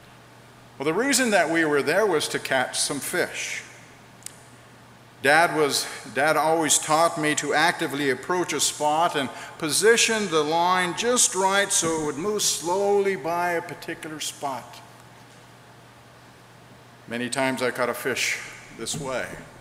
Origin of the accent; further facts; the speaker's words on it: Alamosa, Colorado, United States; Fishing was a special time for me when I was a boy growing up in Colorado.